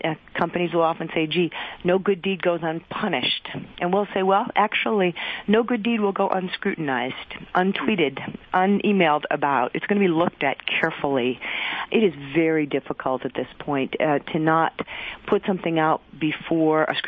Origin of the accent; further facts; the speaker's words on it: Detroit, Michigan, United States; And so I grew up in Detroit, and the buggy whip manufacturer analogy applies.